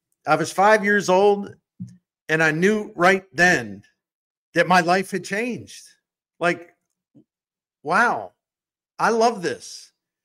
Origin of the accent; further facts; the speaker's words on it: Baltimore, Maryland, United States; I grew up outside of Baltimore, between Baltimore and Washington, but closer to the Baltimore side.